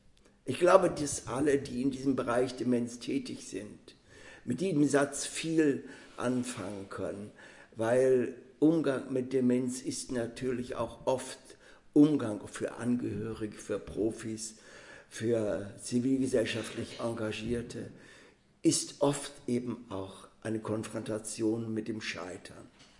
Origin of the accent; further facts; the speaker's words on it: Hamburg, Germany; born there; ich bin 1939 in Hamburg geboren, auch also an einem der Brennpunkte